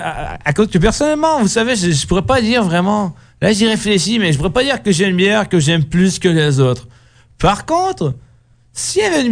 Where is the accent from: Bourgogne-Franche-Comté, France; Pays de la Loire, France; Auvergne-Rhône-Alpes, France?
Auvergne-Rhône-Alpes, France; Lyon; je suis un citadin, je viens d'une grosse ville, je viens de Lyon, donc je n'ai pas été... élevé dans la nature, tout cela.